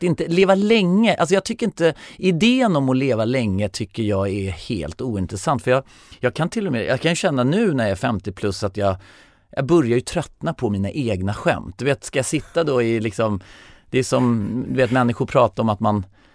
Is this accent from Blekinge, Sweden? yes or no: yes; Karlshamn, Blekinge, Sweden; Där är jag uppvuxen på en bondgård i en sån här Astrid Lindgren-värld med 3 systrar och grisar och får och en get.